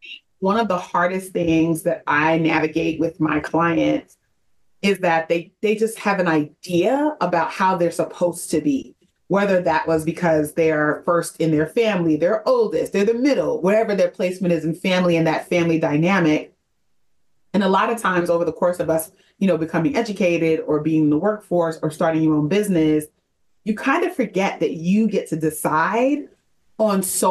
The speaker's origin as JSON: {"language": "English", "town": "New York City", "region": "New York", "country": "United States", "tie": "born or raised there", "moved": "yes", "lives_now": "Atlanta, United States", "said": "And so I am moved from New York City, where I'm from, born and raised, to Atlanta."}